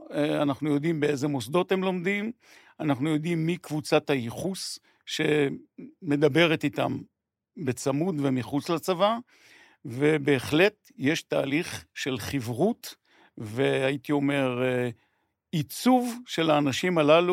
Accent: Ein Gev, Northern District, Israel; בעין גב, כשהייתי נער, עבדו בדייג.

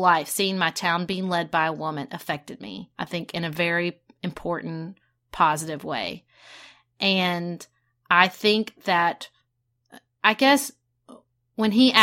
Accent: Paducah, Kentucky, United States; When I was growing up in Paducah, we had a female mayor.

